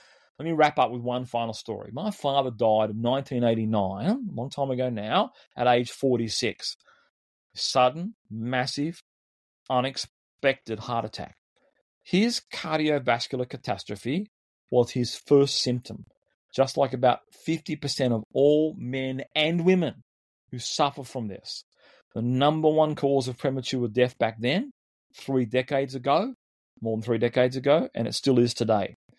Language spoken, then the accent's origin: English; Australia; I'm from Australia. I'm a health and physical education teacher.